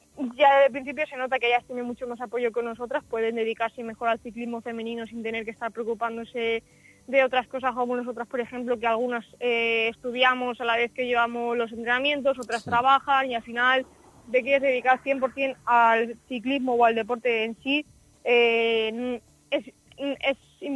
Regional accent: Valencian Community, Spain; ahí conseguí ser la mejor valenciana

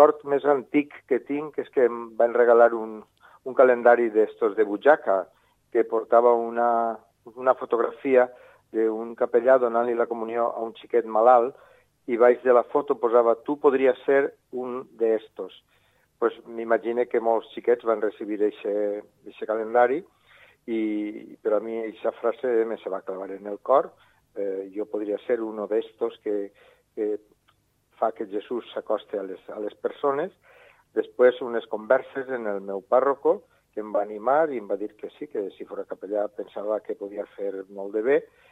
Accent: Benimarfull, Valencian Community, Spain; born there; now in Huelva, Spain; Vaig néixer a Benimarfull l'any 1944, el 5 de desembre, i en l'actualitat soc bisbe de Huelva.

